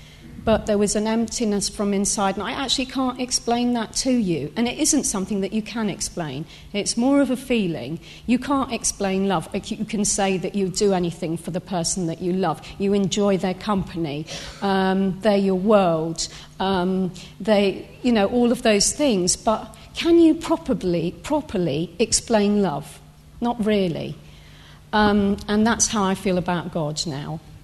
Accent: Portugal; I was brought up in Portugal.

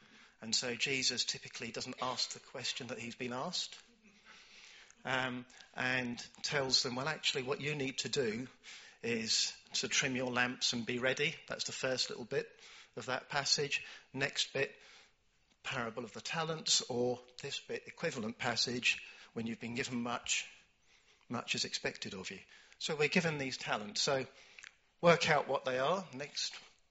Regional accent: United Kingdom; maybe if I was an American, I could do that. But if I'm a British person, you know, I could not tell you what my talents are.

